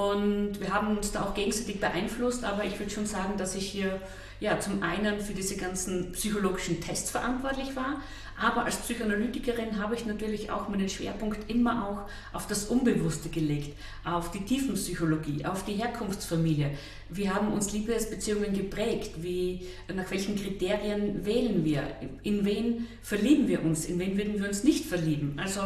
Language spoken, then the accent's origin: German; Schönberg bei Oberdorf am Hocheck, Styria, Austria; also born or lived in Graz; Genau, in Schönberg bei Oberdorf am Hocheck. Also wer das nicht kennt, der kennt vielleicht Kirchberg an der Raab. Das heißt, schönste und tiefste Oststeiermark.